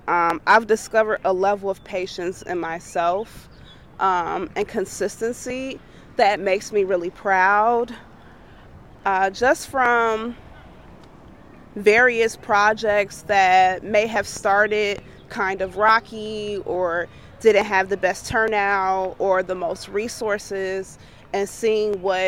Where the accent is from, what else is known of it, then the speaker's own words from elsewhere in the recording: Chicago, Illinois, United States; I am from Chicago, born and raised, Southside, born and raised.